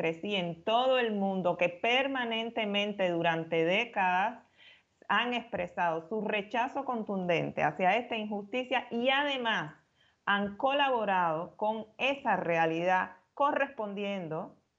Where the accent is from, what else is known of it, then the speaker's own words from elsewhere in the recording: Cuba; moved away; somos cubanos comunes y corrientes que llevamos en la mochila el amor a Cuba